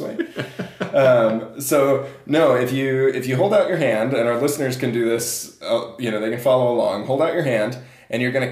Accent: Texas, United States; also born or lived in Arizona; Well, so I grew up in Texas and then moved to Arizona and then moved back out of Arizona, right?

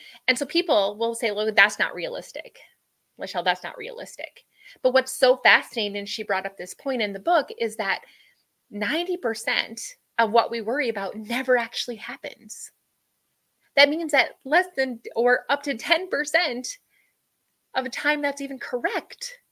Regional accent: Minnesota, United States; I grew up on a farm, right? So my dad would plant corn and beans. That's what we were raised in Minnesota.

